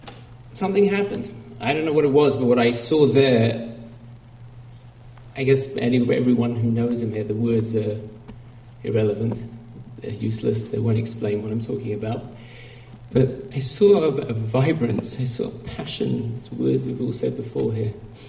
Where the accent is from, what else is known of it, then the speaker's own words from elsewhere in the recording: London, United Kingdom; I came from London